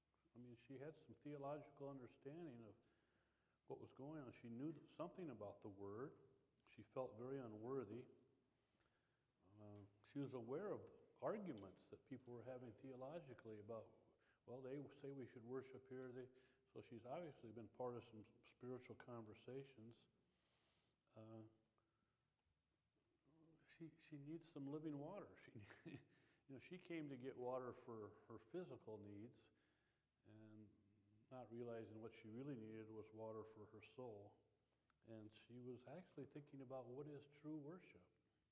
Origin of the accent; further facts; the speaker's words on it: Iowa, United States; I'm from Iowa, born 1950.